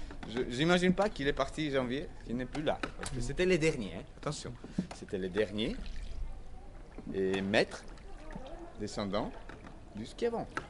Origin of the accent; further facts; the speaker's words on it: Poland; French is a second language; moved away; Je suis polonais.